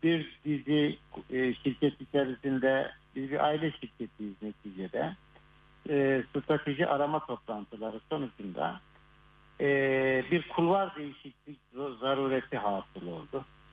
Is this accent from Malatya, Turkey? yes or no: yes; Malatya, Turkey; born there; Malatya doğumluyum.